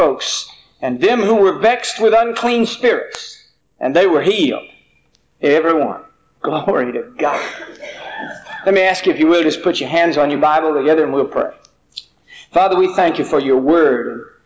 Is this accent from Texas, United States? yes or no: yes; Texas, United States; born there; also born or lived in Port St. Joe, Florida; I was born in East Texas, but I really didn't grow up in Texas. We grew up literally from pole to pole and moved sometimes 3, 4, even 5 times a year all the time that I was growing up.